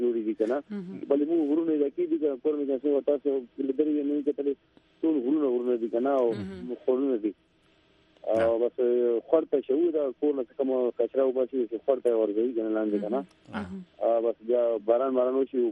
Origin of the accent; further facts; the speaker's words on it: Afghanistan; بالکل زه د افغانستان یم